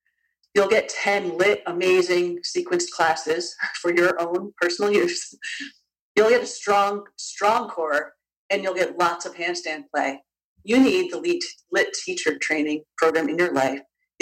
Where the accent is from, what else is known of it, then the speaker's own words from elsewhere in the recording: New Canaan, Connecticut, United States; from New Canaan, Connecticut.